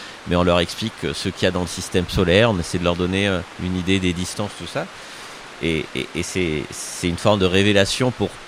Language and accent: French; Marseille, Provence-Alpes-Côte d'Azur, France; Alors j'ai habité Marseille, ça s'entend pas, mais je suis né à Marseille.